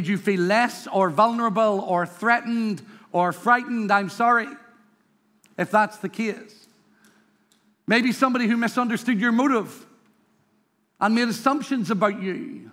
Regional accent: Ireland; maybe it's because I'm from Ireland.

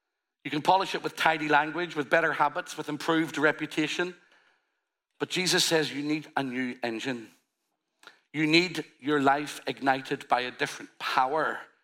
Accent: Northern Ireland, United Kingdom; I come from Northern Ireland.

